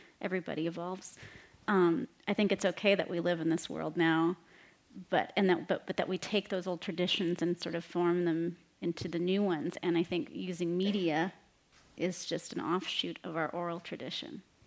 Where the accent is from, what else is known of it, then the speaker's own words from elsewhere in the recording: Norman, Oklahoma, United States; I did screen it in Oklahoma, my hometown in Oklahoma City. Oh, I'm from Norman, but close to Oklahoma City